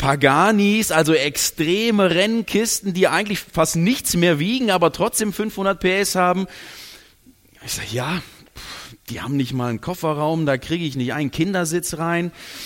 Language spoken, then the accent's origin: German; North Rhine-Westphalia, Germany; now in Switzerland; Ich bin in der Nähe von Köln aufgewachsen